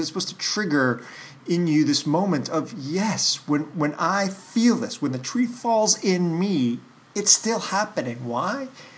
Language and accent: English; New York, United States; I come from New York, and I have a certain inflection in my voice and a certain way of moving my hands